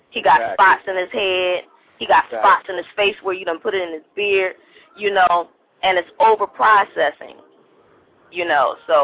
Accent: Philadelphia, Pennsylvania, United States; He's from Jersey and I'm from Philly.

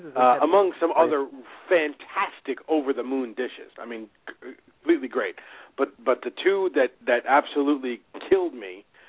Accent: Staten Island, New York, United States; Chinese food, to me, look, I was from Staten Island.

